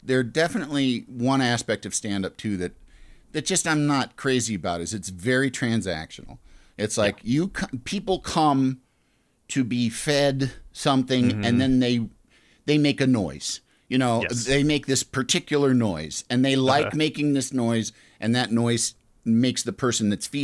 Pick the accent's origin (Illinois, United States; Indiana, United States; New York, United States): Illinois, United States; Chicago; I mean, I was from Chicago, so improv was right there.